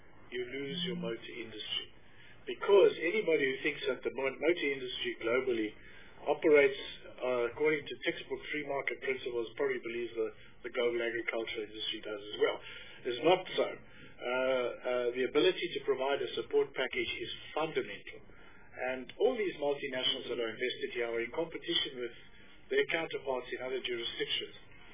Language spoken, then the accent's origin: English; South Africa; I come from South Africa.